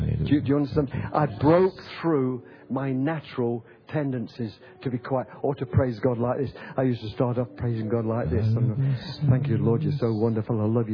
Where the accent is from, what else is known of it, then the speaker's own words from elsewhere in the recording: England, United Kingdom; I am an Englishman.